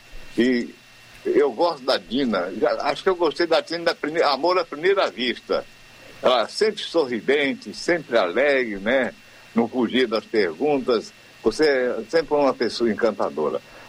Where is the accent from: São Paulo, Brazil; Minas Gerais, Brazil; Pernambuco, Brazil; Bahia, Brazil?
Minas Gerais, Brazil; Monte Carmelo; Eu comecei a trabalhar na minha rádio, lá na minha terra, em Monte Carmelo, no interior de Minas.